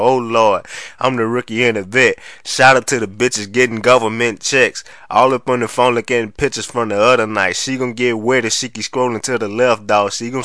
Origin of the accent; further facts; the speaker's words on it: California, United States; I swear to God, I'm from California and I ain't been past the Louisiana state line.